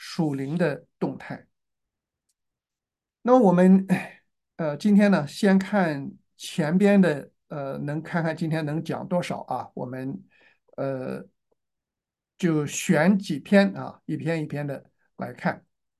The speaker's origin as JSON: {"language": "Chinese", "country": "China", "said": "所以我们中国人说啊，一个坏人他也会良心发现啊。"}